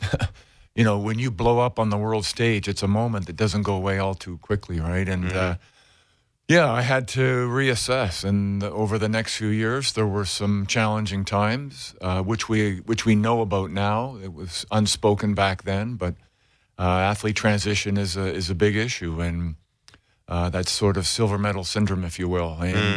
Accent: St. Catharines, Ontario, Canada; my journey began as a young boy, growing up in St. Catharines, which was a rowing community.

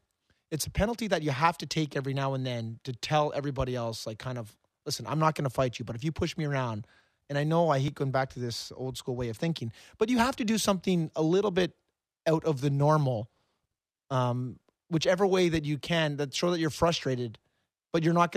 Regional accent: Montreal, Quebec, Canada; I grew up in Montreal

